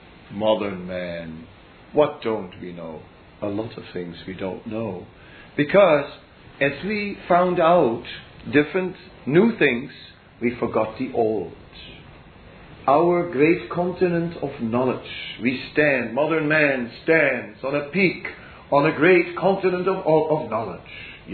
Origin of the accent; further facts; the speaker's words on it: Netherlands; English is a second language; For example, I am from Holland, so the question, a Dutch question would be, can you eat tulips?